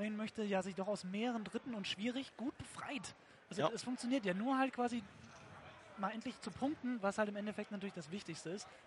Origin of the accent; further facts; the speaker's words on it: Southern Germany, Germany; Als Süddeutscher kann ich euch das genau sagen.